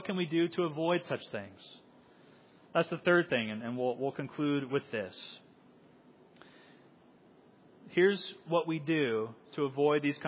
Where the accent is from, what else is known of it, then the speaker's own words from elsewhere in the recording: Springfield, Missouri, United States; also born or lived in Iowa; And I'm from right around here. I was born and raised in Iowa. I grew up in Springfield, Missouri. I consider this place my home.